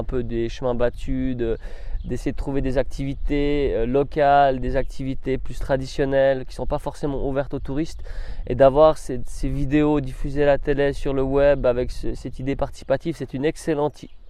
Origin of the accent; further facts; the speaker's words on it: Switzerland; je suis Suisse, moi, et mon identité suisse me suit partout dans le monde.